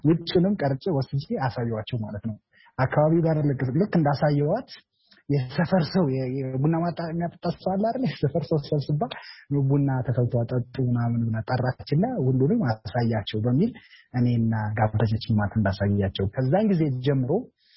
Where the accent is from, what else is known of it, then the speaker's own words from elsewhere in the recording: Amhara, Ethiopia; ያደኩት በሰሜን ማውንቴን በሰሜን ተራራዎች ብሔራዊ ፓርክ ውስጥ ነው ራስ ዳሽን አካባቢ ማለት ነው ወደ ጎንደር ጋ በልጅነቴ በጎች እየጠበኩ ከበጎች ጋር እየተጫወቱ